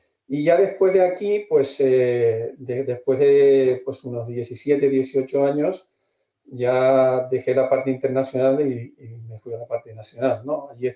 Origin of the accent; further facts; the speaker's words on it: Canary Islands, Spain; moved away as an adult; now in Madrid, Spain; yo, como veis por mi acento, soy del norte, pero lógicamente soy del norte de la isla. Y bueno, pues de Tenerife, entonces pues yo era un muchacho de allí y con 19 años pues me vine a Madrid a seguir con la carrera.